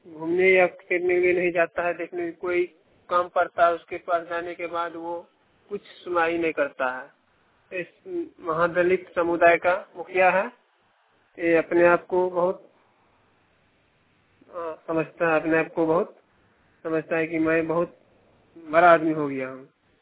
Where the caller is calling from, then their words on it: Indrapur Barara, Bihar, India; Eight बरारा post, Indrapur बरारा, district Araria से बोल रहा हूँ।